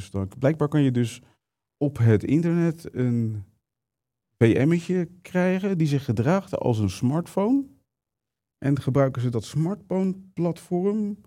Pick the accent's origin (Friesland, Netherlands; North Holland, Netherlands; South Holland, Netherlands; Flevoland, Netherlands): South Holland, Netherlands; Leiden; accent: Leiden; mijn accent is daar te Leids voor.